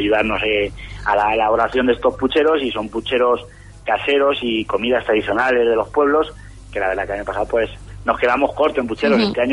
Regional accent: Minglanilla, Castilla-La Mancha, Spain; pueda pues hablaros de mi la fiesta de mi pueblo, ¿eh? Y bueno, pues la verdad que como minglanillero, pues yo sí.

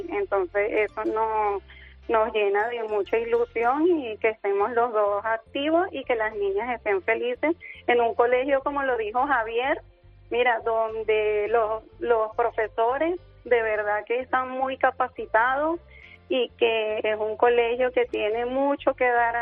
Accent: Venezuela; now in Spain; nosotros salimos de Venezuela, llegamos a Madrid, y al ser un cambio de la ciudad a la parte rural

